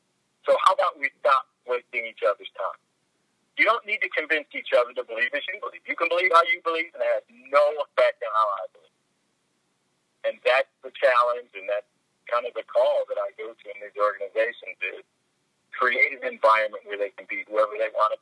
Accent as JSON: {"language": "English", "town": "Detroit", "region": "Michigan", "country": "United States", "tie": "born or raised there", "said": "So when I was growing up in Detroit, play backyard basketball."}